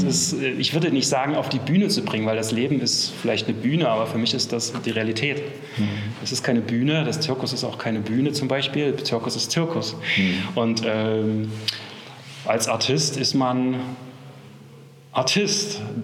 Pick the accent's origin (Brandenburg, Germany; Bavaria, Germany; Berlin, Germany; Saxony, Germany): Saxony, Germany; Leipzig; Ich bin ursprünglich aus Leipzig, Sachsen. Da bin ich auch geboren.